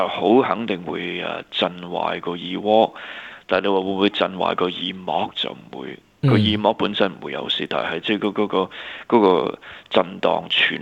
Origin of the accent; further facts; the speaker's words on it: China; 我们中国人